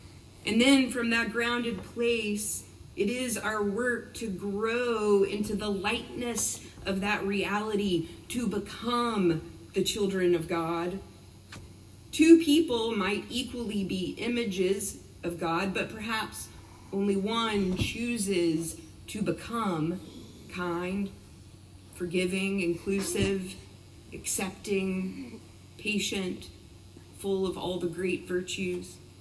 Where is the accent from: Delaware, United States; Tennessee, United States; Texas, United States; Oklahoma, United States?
Tennessee, United States; Kingsport; When I was a little girl growing up in Kingsport, Tennessee, in a small Episcopal church